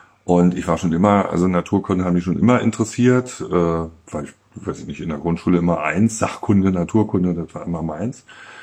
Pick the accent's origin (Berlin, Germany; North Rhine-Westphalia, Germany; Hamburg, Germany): Berlin, Germany; Ich bin also in West-Berlin zur Schule gegangen